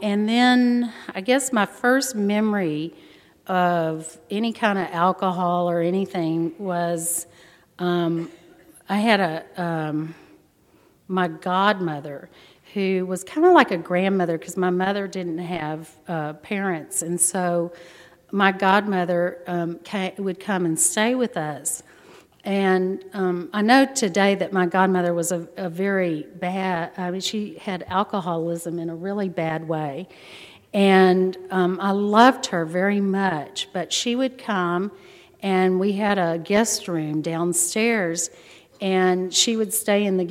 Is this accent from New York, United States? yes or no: no; Corpus Christi, Texas, United States; also born or lived in Galveston; I was born in Galveston. My dad and mom had gone to school there. My dad was doing his residency in psychiatry, and so I was born there, and then he finished that, and we moved to Corpus. So I grew up in Corpus